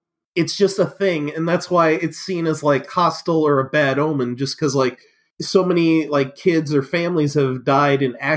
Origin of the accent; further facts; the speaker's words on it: Michigan, United States; because, like, I'm from Michigan